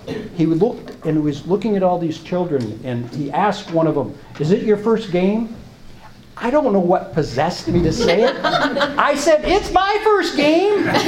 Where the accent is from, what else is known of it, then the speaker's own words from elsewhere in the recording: Edmonds, Washington, United States; also born or lived in Utah; And like I said, I grew up here. And when I grew up in Edmonds